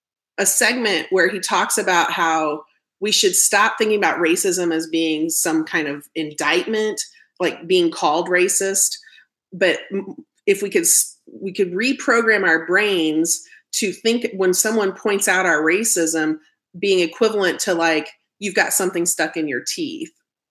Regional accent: Midwest, United States; I'm from the Midwest, Doug

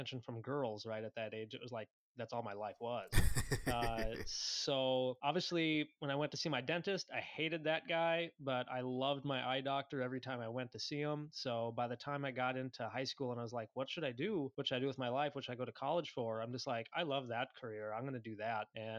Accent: St. Cloud, Minnesota, United States; I grew up here in St. Cloud, Minnesota, which is, if you've never been there, it's like right almost dab in the center of Minnesota.

